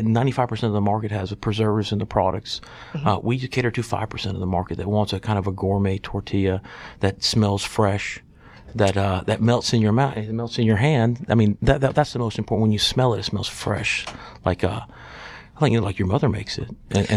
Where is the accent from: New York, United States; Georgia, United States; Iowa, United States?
Georgia, United States; born there; My father's Mexican, and I was born in Georgia Baptist Hospital.